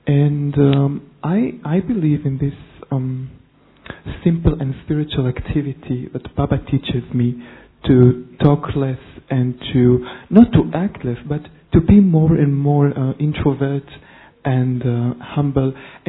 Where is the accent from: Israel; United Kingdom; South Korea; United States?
Israel; English is a second language; I'm from Israel.